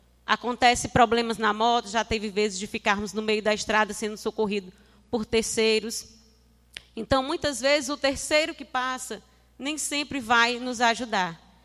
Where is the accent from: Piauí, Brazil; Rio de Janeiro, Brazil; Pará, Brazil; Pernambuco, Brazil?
Piauí, Brazil; eu sou de Cajazeiras de Baixo, sou universitária, sou licenciada em matemática pela Universidade Federal do Piauí.